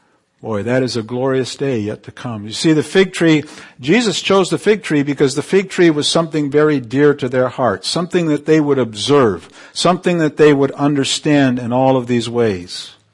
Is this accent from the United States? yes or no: no; Canary Islands, Spain; I grew up in the Canary Islands eating figs because they grew there, and the climate was such.